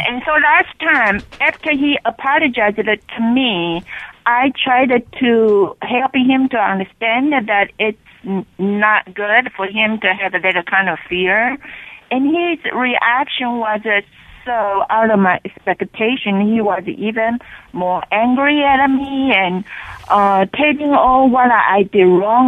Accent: Albany, California, United States; I'm from Albany, California.

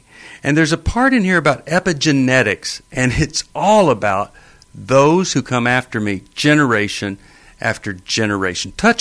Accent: Texas, United States; I was from West Texas.

